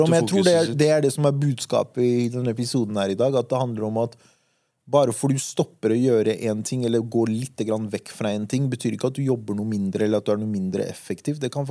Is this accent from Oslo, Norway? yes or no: yes; Oslo, Norway; Vi er fra Oslo.